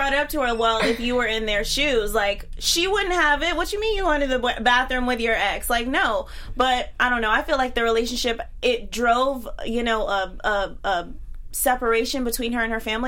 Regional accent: the South, United States; And I'm from the South, so I don't really care.

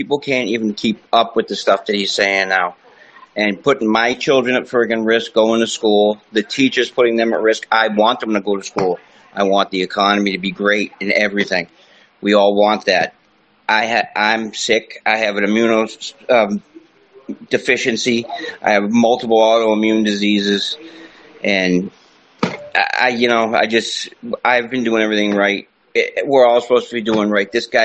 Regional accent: Mendon, Massachusetts, United States; I'm from Mendon, Massachusetts.

